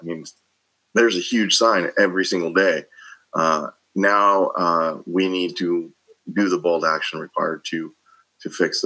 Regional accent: St. Louis, Missouri, United States; also born or lived in South Korea; having been born in Korea, growing up in St. Louis, I was very conscious of a greater world than just the place that I grew up.

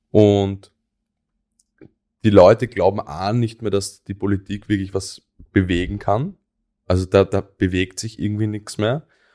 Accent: Austria; wenn wir irgendwie ins Ausland gehen als Österreicher, nach Amerika, und du sagst, du kommst aus Österreich

